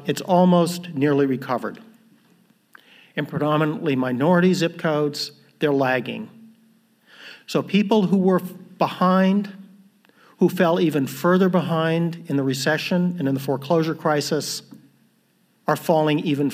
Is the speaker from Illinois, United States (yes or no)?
yes; Chicago, Illinois, United States; also born or lived in Chapel Hill; I'm not familiar with the Atlanta region. I'm from Chicago. I've been here a few times, but not often.